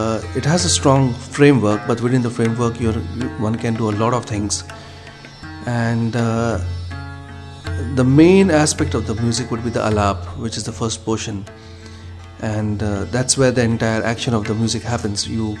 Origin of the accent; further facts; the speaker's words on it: Mumbai, Maharashtra, India; I was actually born and brought up in Mumbai. Convent schooling. I went to St. Xavier's, Mumbai, up to second year PA.